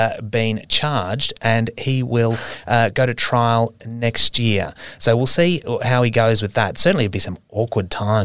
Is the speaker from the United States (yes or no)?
no; Queensland, Australia; now in Western Australia, Australia; because I'm not from Western Australia originally. I'm from Queensland.